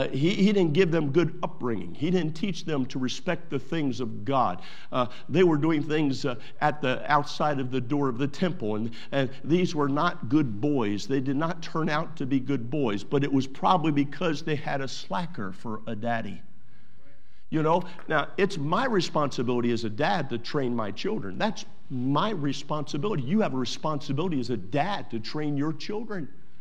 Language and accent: English; Northeast, United States; I was raised in the Northeast, and right along the Chesapeake Bay is where I came up, and so we could get seafood all day long.